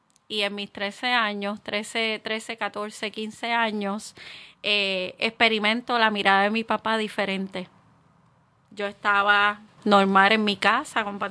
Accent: Naranjito, Puerto Rico; No, yo vivía, siempre viví en Naranjito. Okay. Me crié en Naranjito.

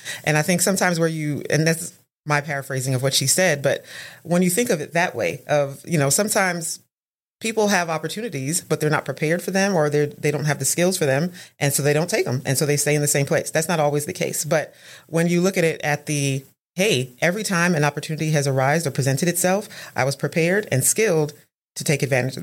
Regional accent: New York, United States; moved away; So the decision was made on my behalf because my family moved from New York to Texas.

